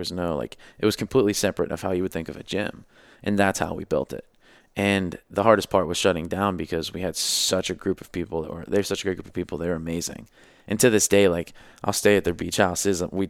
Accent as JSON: {"language": "English", "town": "Mount Washington", "country": "United States", "tie": "born or raised there", "said": "we grew up in Mount Washington. Coming from that to making the amount of money we were, to leave was a huge decision."}